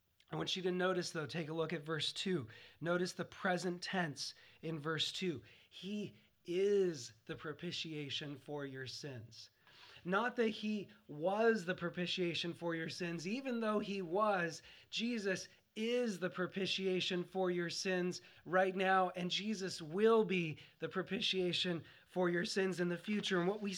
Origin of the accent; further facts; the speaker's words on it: the West, United States; I grew up in the West.